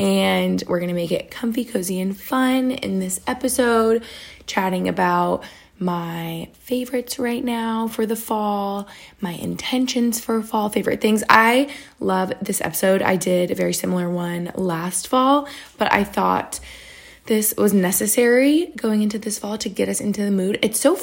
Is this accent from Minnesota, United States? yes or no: no; New York, United States